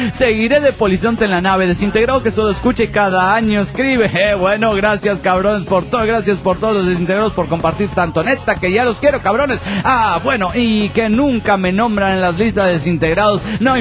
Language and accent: Spanish; Puebla, Mexico; de aquí del estado de Puebla